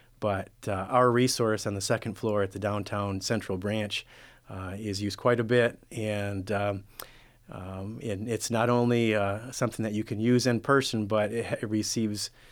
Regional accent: Lansing, Michigan, United States; I grew up in Lansing. My family is originally from the Clinton County area. I have a lot of family in St. John's, and even before then, folks came from Westphalia and Fowler area.

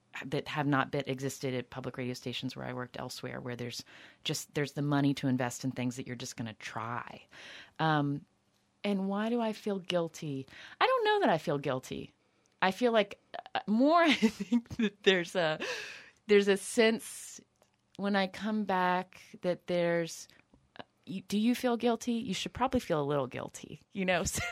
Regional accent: Charleston, West Virginia, United States; now in New York, United States; What I often say is, I'm from West Virginia. Where are you from in West Virginia? I'm from Charleston. I'm from the city.

